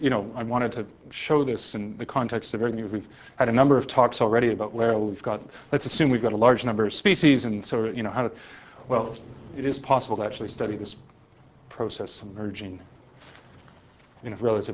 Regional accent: Canada; I'm a Canadian, so I think of beavers, right?

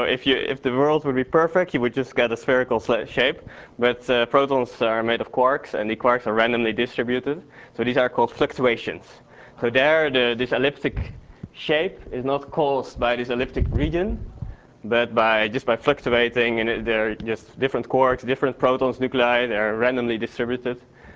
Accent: Utrecht, Netherlands; English is a second language; but since I'm from Utrecht, I wanted to present it anyway.

